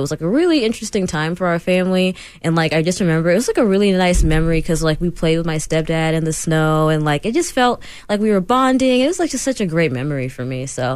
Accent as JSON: {"language": "English", "town": "Atlanta", "region": "Georgia", "country": "United States", "said": "No, I'm from Atlanta."}